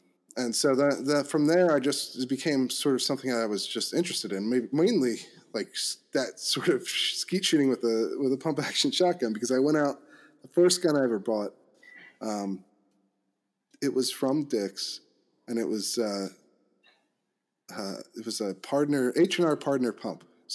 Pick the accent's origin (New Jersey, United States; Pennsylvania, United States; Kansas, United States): Pennsylvania, United States; I grew up in Pennsylvania, Chester County. And, you know, the kind of place where, you know, they give you the first day of hunting season off from school.